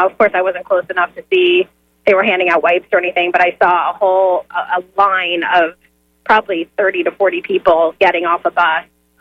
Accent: Idaho, United States; now in Orlando, United States; we're actually from Idaho visiting, relocating to Orlando.

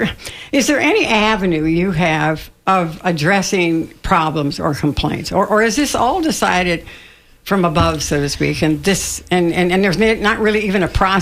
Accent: Chicago, Illinois, United States; but also I was from Chicago, and so we certainly historically knew about the Chicago fire

